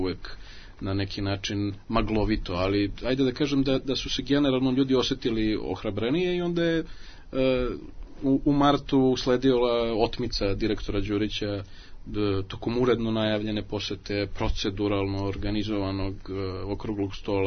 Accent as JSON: {"language": "Serbian", "region": "Belgrade", "country": "Serbia", "tie": "born or raised there", "said": "u Beogradu, koji moram da naglasim, je i kao moj rodni grad meni uvek dragi i omiljeni"}